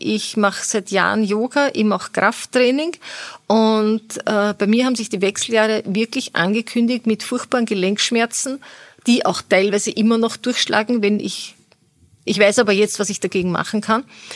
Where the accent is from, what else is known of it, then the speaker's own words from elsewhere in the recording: Vienna, Austria; born there; now in Feldkirch, Austria; ich bin gebürtige Wienerin und vor 3 Jahren und ein bisschen was mit meinem aus Feldkirch stammenden Mann von Wien nach Feldkirch gezogen.